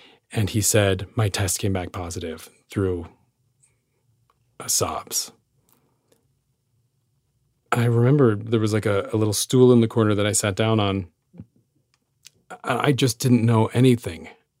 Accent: Utah, United States; And I'm this kid from Utah

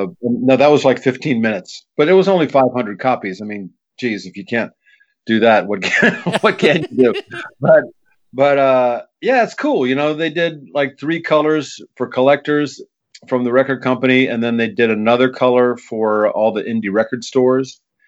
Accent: United States; I'm an American, damn it.

